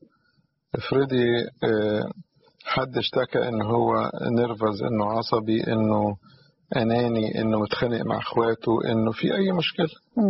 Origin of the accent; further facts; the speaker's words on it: Cairo, Cairo Governorate, Egypt; أو عندنا في القاهرة يبقى الباب